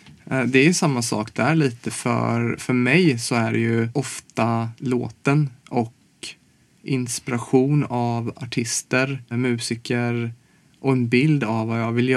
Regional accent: Småland, Sweden; vi åker ner till Småland ibland och hänger där jag kommer ifrån.

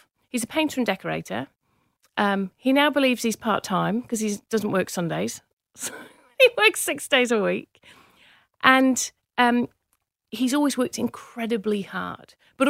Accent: Manchester, North West England, United Kingdom; I grew up in Manchester. In the UK

